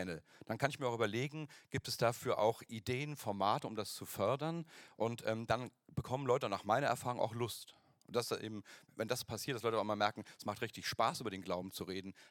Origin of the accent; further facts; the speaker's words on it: Hesse, Germany; ich komme aus Hessen und in Berlin haben eine völlig andere Liturgie als in Hessen.